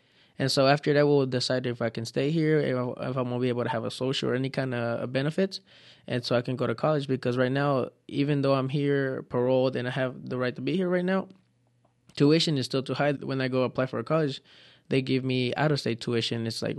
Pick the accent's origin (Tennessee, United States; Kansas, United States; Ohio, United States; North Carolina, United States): North Carolina, United States; Marion; also born or lived in Veracruz, Mexico; I was born in Veracruz. And then like, then you're from Mexico. I'm like, no, I was raised in the U.S. That is my home. And so I say I'm from Marion, North Carolina.